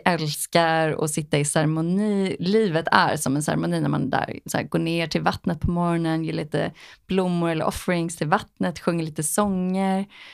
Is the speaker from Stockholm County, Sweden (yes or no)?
yes; Stockholm, Stockholm County, Sweden; also born or lived in Shanghai / Los Angeles; jag kommer ju från Stockholm. Har bott i storstäder hela mitt liv. Shanghai, LA, galna städer liksom.